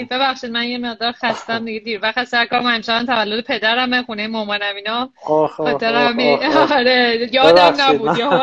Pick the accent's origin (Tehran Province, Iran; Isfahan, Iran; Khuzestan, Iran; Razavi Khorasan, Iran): Tehran Province, Iran; Tehran; born there; من متولد 16 آذر 1362 متولد تهرانم.